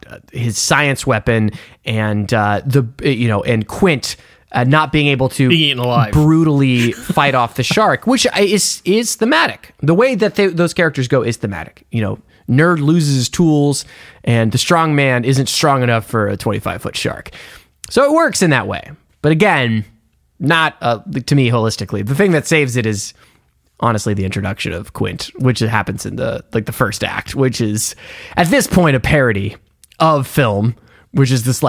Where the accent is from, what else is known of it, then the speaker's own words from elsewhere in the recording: Florida, United States; you know, we're from Florida. We live in Florida, and we're like a mixed, we're a swing state, red and blue, deep runs through our veins.